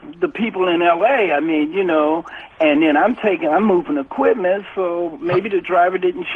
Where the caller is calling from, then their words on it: Sacramento, California, United States; I'm calling from Sacramento.